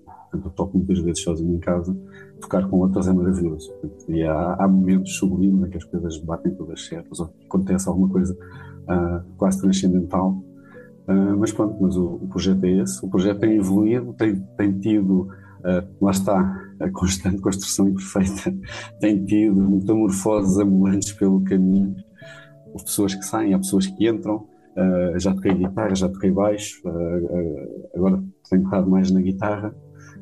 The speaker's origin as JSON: {"language": "Portuguese", "town": "Cova da Piedade", "region": "Setúbal", "country": "Portugal", "tie": "born or raised there", "said": "eu sou nascido e criado na Cova da Piedade, a minha mãe é de Vila Buim, o meu pai é de um sítio também muito perto, é de Miranda do Douro, de Genísio, portanto, uma aldeia perto de Miranda do Douro, portanto, dois mundos muito, muito separados."}